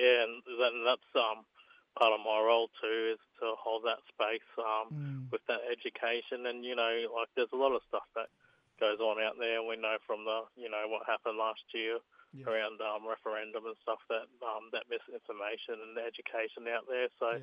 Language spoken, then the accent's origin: English; Rockhampton, Queensland, Australia; born there; now in Gympie, Australia; I was born in Rockhampton, so I'm a Durrumbull man, but I'm living on mum's country now, so Gubbi Gubbi country in Gympie, so yeah.